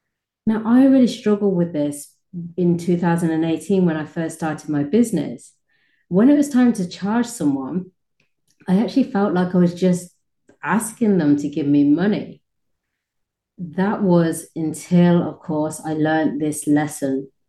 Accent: United Kingdom; also born or lived in Kuwait; now in Dubai, United Arab Emirates; So this week, I have been in my home country, the UK. I currently live in Dubai in the United Arab Emirates, and I've lived in Dubai with my family for the past 4 years, almost 4 years. But before that, we lived in another Middle Eastern

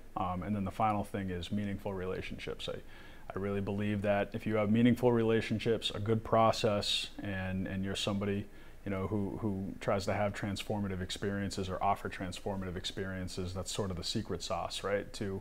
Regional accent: Mansfield, United States; So I grew up in Mansfield, right over the border here.

